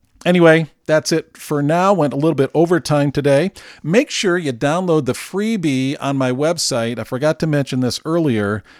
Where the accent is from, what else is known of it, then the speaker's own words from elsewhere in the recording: Colorado Springs, Colorado, United States; I'm from Colorado Springs, Colorado, have lived here about 15 years, and I'm ready.